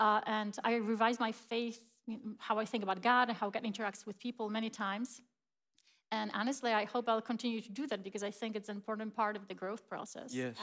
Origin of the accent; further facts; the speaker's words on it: Poland; moved away as an adult; now in United States; I grew up in Poland, and I was raised in a Christian faith.